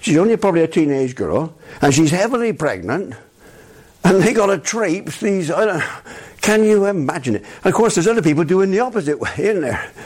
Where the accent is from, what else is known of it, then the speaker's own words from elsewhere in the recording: Bristol, South West England, United Kingdom; born there; Now, I was born in Southmead Hospital, and I lived the first 9 years of my life in a condemned house, condemned as unfit for human habitation.